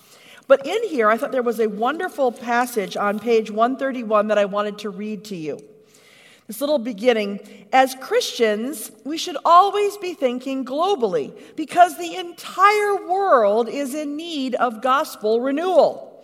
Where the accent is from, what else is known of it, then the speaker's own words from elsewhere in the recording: United States; wherever we went, we were welcomed in ways that I'm just not used to being an American.